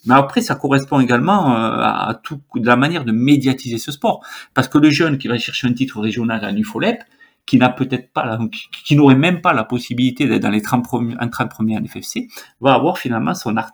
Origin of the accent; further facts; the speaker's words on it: Occitanie, France; Moi, je suis du Tarn